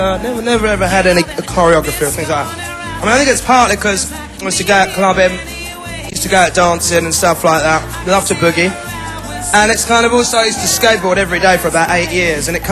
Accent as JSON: {"language": "English", "town": "Stretford", "region": "North West England", "country": "United Kingdom", "tie": "born there", "said": "I was born in Stretford, Manchester"}